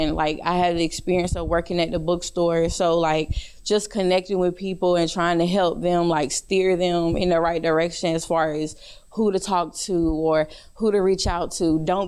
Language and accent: English; Greenville, North Carolina, United States; I'm from Greenville, North Carolina. Like, my family is all I know.